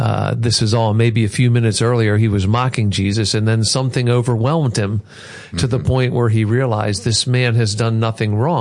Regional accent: Baltimore, Maryland, United States; we are from Baltimore. We are sort of Southern

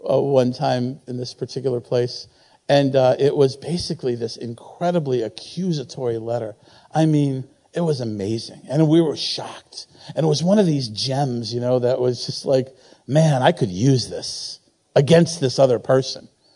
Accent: Silver Spring, Maryland, United States; I'm from Silver Spring. So, you know, we're different down there.

